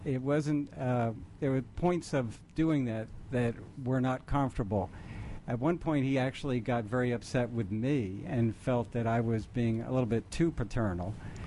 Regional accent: Philadelphia, Pennsylvania, United States; where we grew up in West Philadelphia, it was a very close-knit community.

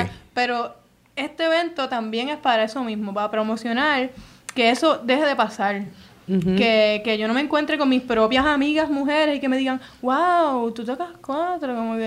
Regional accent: Morovis, Puerto Rico; soy de Morovis, así que por allá estuve un ratito cogiendo clases de cuatro

